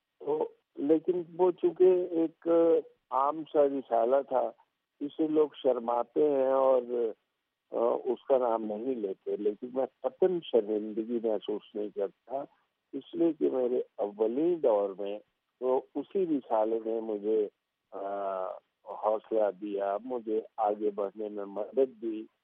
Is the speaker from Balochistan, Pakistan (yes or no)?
yes; Balochistan, Pakistan; also born or lived in Multan; کیونکہ میری پیدائش ملتان کی ہے، پھر میں وہاں سے پڑھتا پڑھتا بلوچستان اپنے والد گرامی مرحوم کے ساتھ اور والدہ مرحومہ کے ساتھ بہن بھائیوں کے ساتھ چلا گیا. باقی تعلیم میں نے بلوچستان میں حاصل کی،